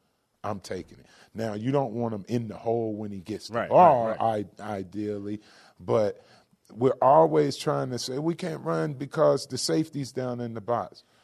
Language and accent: English; Virginia, United States; I'm from Virginia.